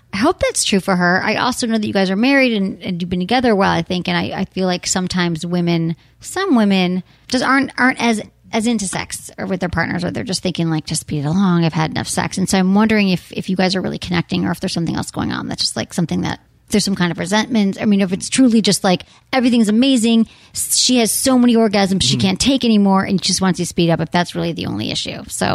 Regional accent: Michigan, United States; My home state.

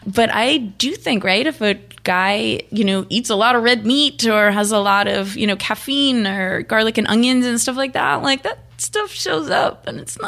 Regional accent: Pennsylvania, United States; Growing up in Pennsylvania, that was not part of the anatomy.

